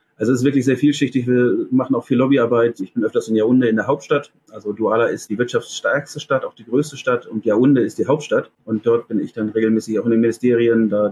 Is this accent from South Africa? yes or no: yes; South Africa; Also ich bin in Südafrika aufgewachsen, habe da auch nochmal gearbeitet